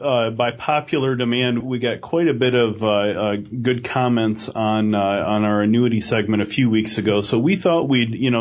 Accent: Adrian, Michigan, United States; I grew up right outside of Adrian, Michigan, kind of out in the country.

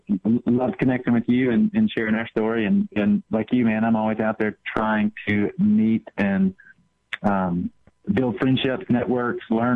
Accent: Texas, United States; I'm originally from Texas, and there's an ice cream company down there called Bluebell

